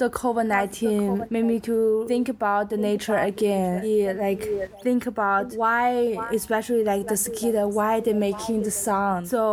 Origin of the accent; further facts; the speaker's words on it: China; English is a second language; Like instead, they rain a lot in the winter, which is really totally different in China. Because in my hometown city, in the winter, they never rain or snows.